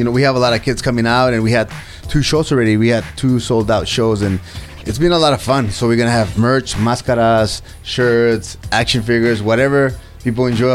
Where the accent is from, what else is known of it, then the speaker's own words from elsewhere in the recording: El Paso, Texas, United States; so I didn't get to work a lot for my hometown. But now that since we're committed to do one show every month at the Boys and Girls Club, I get to wrestle in all those days here in El Paso.